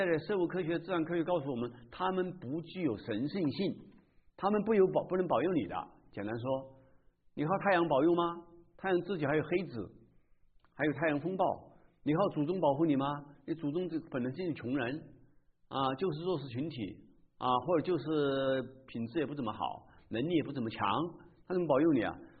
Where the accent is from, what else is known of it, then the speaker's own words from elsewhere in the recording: China; 我们中国儒家讲仁，也讲有序，我们中国人都喜欢有秩序生活